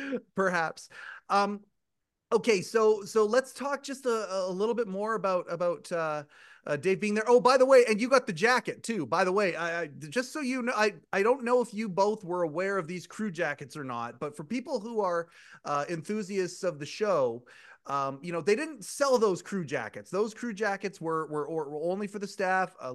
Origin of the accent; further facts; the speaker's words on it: Canada; Like I'm Canadian, right?